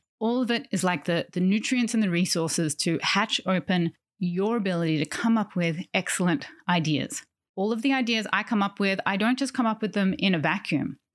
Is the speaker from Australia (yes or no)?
yes; Australia; If you are back in my hometown of Australia, yeah, it's a country, but it's kind of also a town.